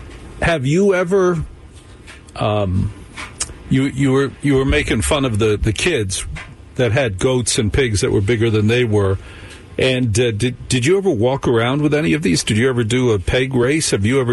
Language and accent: English; New Jersey, United States; Yes, because I grew up in North Jersey where there's really good corn.